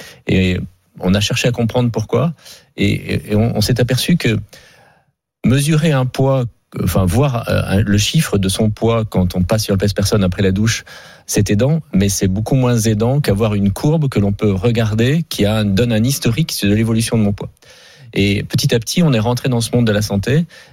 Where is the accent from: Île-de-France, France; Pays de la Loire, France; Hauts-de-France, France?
Hauts-de-France, France; born there; je suis picard de naissance, fils d'agriculteur